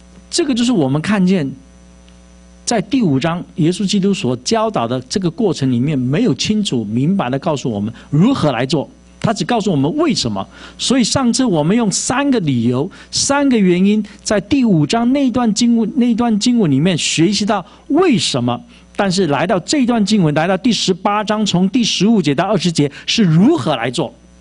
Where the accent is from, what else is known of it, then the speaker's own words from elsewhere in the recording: Taiwan; 我们从台湾来的就知道